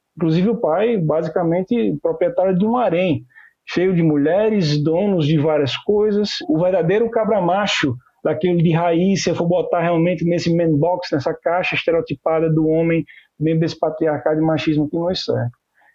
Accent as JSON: {"language": "Portuguese", "town": "Maceió", "region": "Alagoas", "country": "Brazil", "said": "Eu sou nordestino, sou alagoano, como eu disse, de Maceió."}